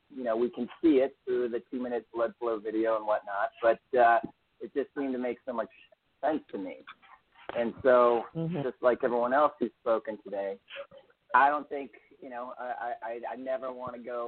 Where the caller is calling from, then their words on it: Eagle, Colorado, United States; I live in Eagle, Colorado.